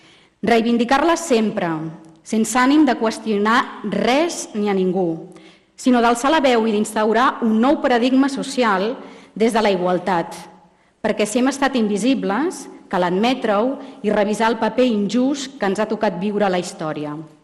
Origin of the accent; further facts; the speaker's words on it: Reus, Catalonia, Spain; Jo que sóc de Reus, aquí a Sant Sadurní, donant la benvinguda a una festa tan vostra